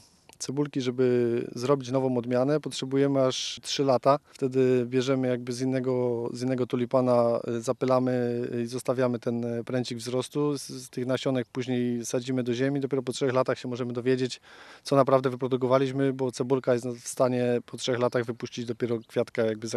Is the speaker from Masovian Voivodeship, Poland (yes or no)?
no; Świętokrzyskie Voivodeship, Poland; Ja z małżonką pochodzimy z południa Polski, ze Świętokrzyskiego. Przeprowadziliśmy się tutaj właśnie po to, aby uprawiać tulipan dla tej firmy.